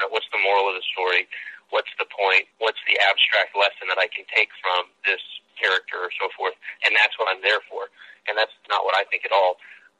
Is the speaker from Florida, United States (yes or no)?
no; Texas, United States; I'm originally from West Texas.